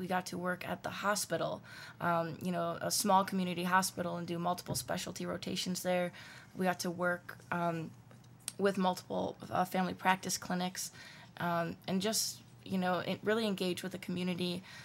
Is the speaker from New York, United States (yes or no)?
yes; South New Berlin, New York, United States; I'm from South New Berlin, New York.